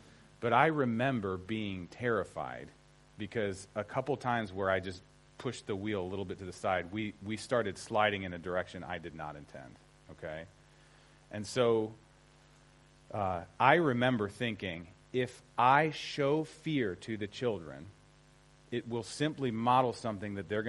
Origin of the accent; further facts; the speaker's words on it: Cleveland, Ohio, United States; And I'm from Cleveland, Ohio, so I'm very used to driving in snow.